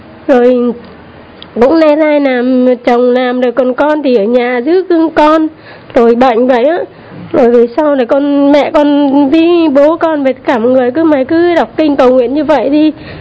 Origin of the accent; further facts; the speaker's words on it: Nam Định, Vietnam; now in Ho Chi Minh City, Vietnam; Con quê Nam Định.